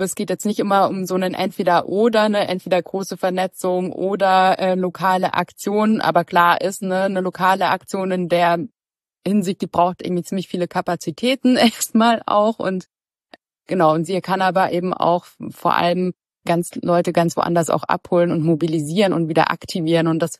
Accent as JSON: {"language": "German", "region": "Bavaria", "country": "Germany", "said": "Das war bei uns in Bayern quasi schon gegessen, ne?"}